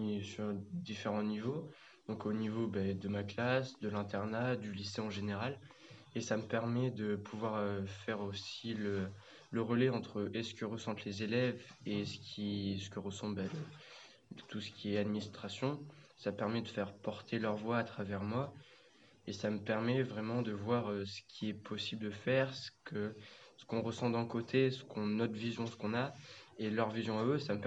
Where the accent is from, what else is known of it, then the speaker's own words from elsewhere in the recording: Limoges, Nouvelle-Aquitaine, France; J'ai 16 ans et je viens de Limoges.